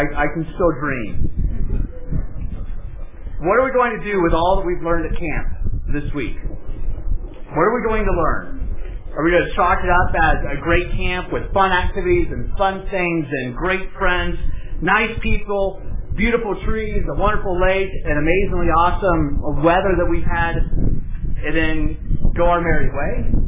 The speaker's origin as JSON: {"language": "English", "town": "Cincinnati", "region": "Ohio", "country": "United States", "tie": "born or raised there", "said": "I grew up in Ohio, in Cincinnati, and every winter break we would go down to see grandma."}